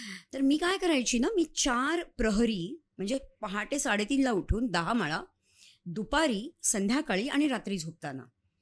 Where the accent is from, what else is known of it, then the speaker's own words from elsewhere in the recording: Mumbai, Maharashtra, India; I'm basically from Shivaji Park, Dadar, and then we had shifted to Borivali after the marriage.